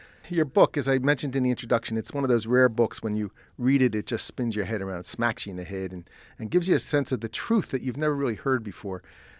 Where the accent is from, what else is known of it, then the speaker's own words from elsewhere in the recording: East Coast, United States; I grew up in the East Coast, and I remember going down to a beach when I was a kid